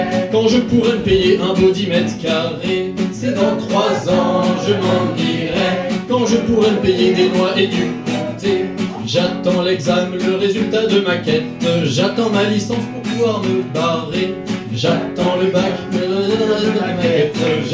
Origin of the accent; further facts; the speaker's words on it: Rennes, Brittany, France; Je viens de Rennes et à Rennes, c'était un peu la guerre civile. Et à Rennes, on dit un cliff.